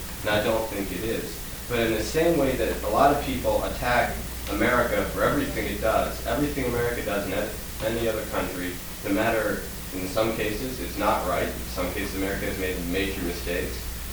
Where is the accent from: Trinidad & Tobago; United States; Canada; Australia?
Canada; born there; I was born in Canada, so just naturally I've been sort of anti-American